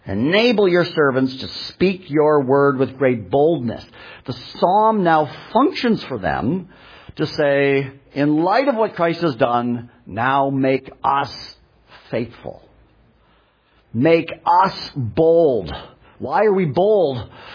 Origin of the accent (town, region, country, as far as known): Canada; born or raised there; now in United States